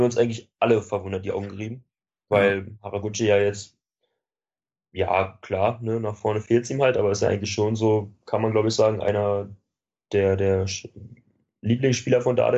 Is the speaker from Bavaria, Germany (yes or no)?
yes; Augsburg, Bavaria, Germany; Ich würde mir als Augsburger wirklich arg